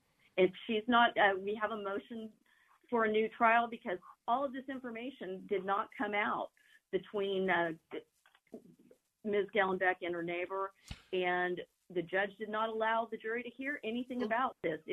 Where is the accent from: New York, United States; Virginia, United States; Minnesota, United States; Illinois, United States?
Illinois, United States; Chicago; I come from Chicago.